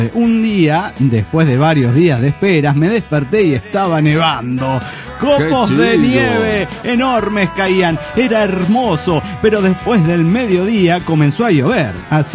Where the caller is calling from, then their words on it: Guadalajara, Jalisco, Mexico; de Guadalajara, Jalisco, México.